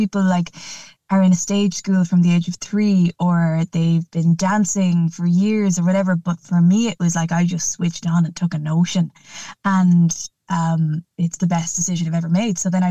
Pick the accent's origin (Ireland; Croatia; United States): Ireland; Connacht; So I grew up in Mayo, and in my hometown there wasn't really theatre opportunities.